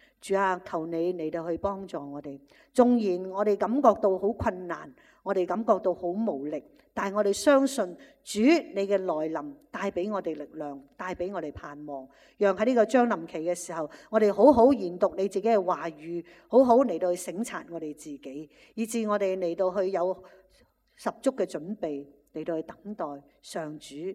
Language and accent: Cantonese; Hong Kong; 比我哋香港人佢困難得多。